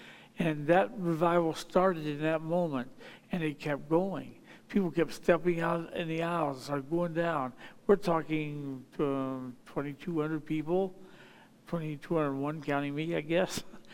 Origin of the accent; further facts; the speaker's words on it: Ohio, United States; Even though I'm from Ohio, I still like the Wildcats.